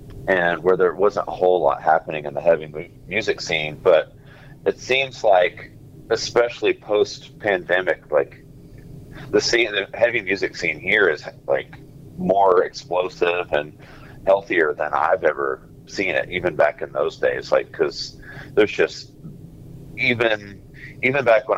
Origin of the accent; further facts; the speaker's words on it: Arkansas, United States; I grew up in Arkansas. I lived in central Arkansas since the late 90s, but I was born in like South Arkansas and have lived in the state most of my life.